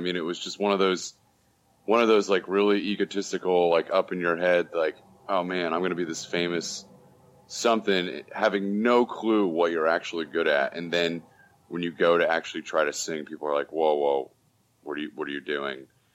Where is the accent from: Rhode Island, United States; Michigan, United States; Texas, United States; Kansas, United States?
Rhode Island, United States; But I'm originally from Rhode Island. The, you know, small state that no one has ever been to.